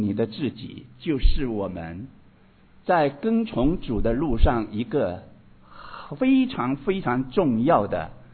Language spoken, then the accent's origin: Chinese; China; 所以我们中国人也给我们一句话，是说世上无难事，只怕有心人。